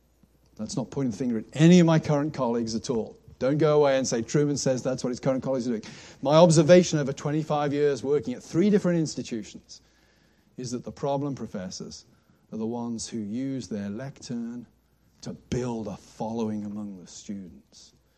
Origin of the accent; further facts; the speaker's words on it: England, United Kingdom; I'm English.